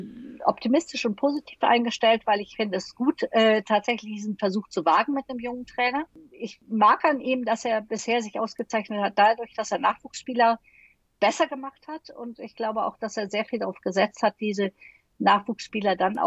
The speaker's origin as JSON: {"language": "German", "town": "Düsseldorf", "region": "North Rhine-Westphalia", "country": "Germany", "said": "ich bin Düsseldorferin"}